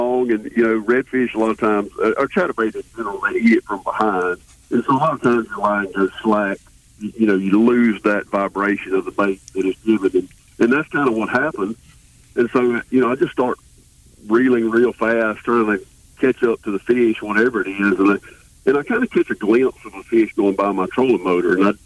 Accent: United States; I grew up on the Tom Big Beach.

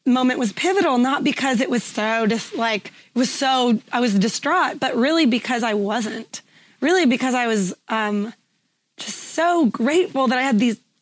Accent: California, United States; I was in San Diego. I'm from Northern California.

